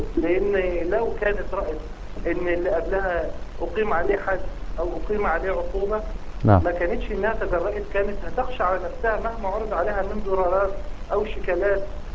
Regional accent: Egypt; فاحنا عايزين نتبنى كلنا كمصريين

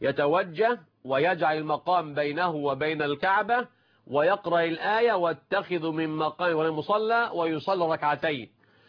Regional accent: Egypt; وليسمع المشاهدون أيضا عندنا في مصر وفي كل مكان من العالم الإسلامي

